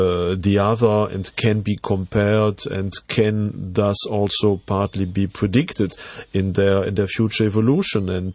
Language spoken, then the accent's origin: English; Belgium; first language French/German; English is a second language; I'm a Belgian citizen. I'm from Belgium, but I'm a bilingual Belgian. So my two mother languages are French and German